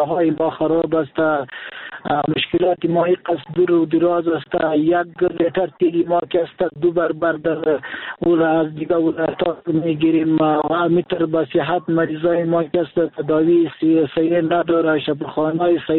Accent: Daykundi, Afghanistan

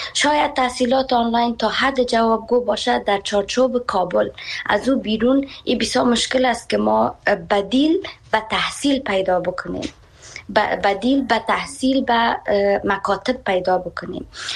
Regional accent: Afghanistan; moved away; خودم به حیث شخصی که به می بورسی ها از افغانستان برآمدم و آمدم اینجا فعلا مسئول مصروف تحصیل هستم

